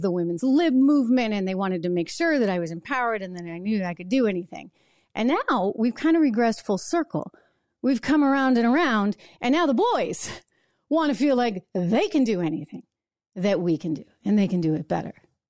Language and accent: English; New Hampshire, United States; none other than New Hampshire, my home state. You're talking to a former Miss New Hampshire right now